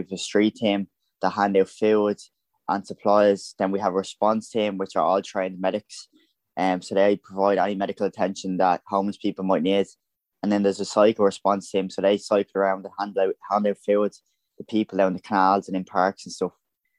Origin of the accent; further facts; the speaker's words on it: County Dublin, Ireland; I'm from Donegal in North Dublin, and I'm 19 years old.